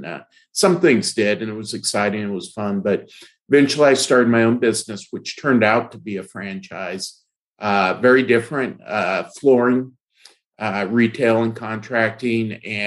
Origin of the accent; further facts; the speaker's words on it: Fresno, California, United States; I think it all started in my youth in Fresno, California. I grew up in Fresno.